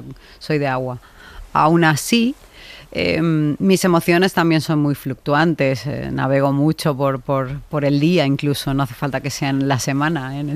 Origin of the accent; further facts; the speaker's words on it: Mar del Plata, Buenos Aires Province, Argentina; born there; Pues nací en Mar del Plata, ya para empezar.